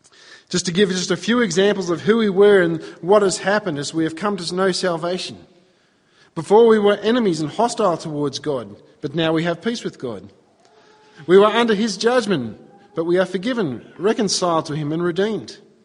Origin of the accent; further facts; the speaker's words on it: Victoria, Australia; you go from being a Victorian to being a Queenslander, even though that's just a minor geographical move.